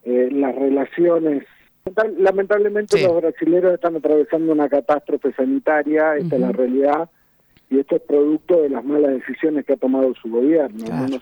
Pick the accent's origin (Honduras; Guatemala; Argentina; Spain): Argentina